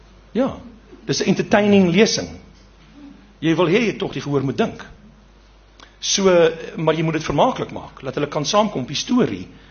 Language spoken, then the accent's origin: Afrikaans; Eastern Cape, South Africa; ek kom van die Ooskaap, waar ek groot geword